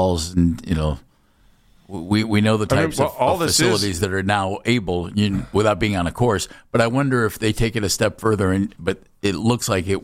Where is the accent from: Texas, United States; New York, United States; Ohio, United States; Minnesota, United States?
Ohio, United States; Akron; I grew up in the Akron area.